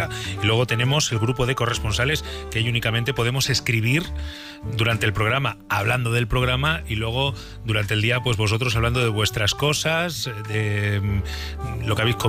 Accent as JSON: {"language": "Spanish", "town": "Burgos", "region": "Castile and León", "country": "Spain", "accent": "Burgos", "said": "nosotros en Burgos no nos damos cuenta a veces, pero tenemos un acentazo de Burgos terrible."}